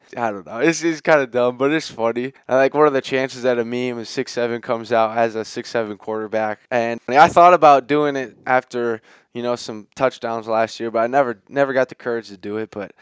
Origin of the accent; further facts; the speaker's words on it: Iowa, United States; And it's just like growing up in Iowa, like you don't know any different.